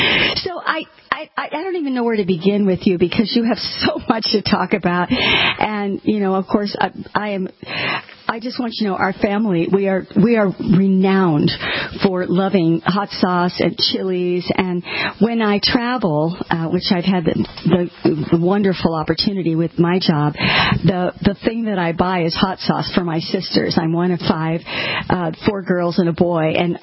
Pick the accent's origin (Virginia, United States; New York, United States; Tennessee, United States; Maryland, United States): Virginia, United States; I grew up in Northern Virginia also. My dad was a diplomat, so our paths may have crossed before.